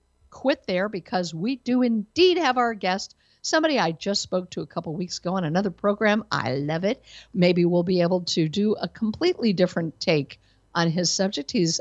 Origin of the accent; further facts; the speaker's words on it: Denver, Colorado, United States; now in Texas, United States; I'm originally from Denver, and I think I told you this before. My husband and I are Liberty refugees. We moved from the state of Colorado to the state of Texas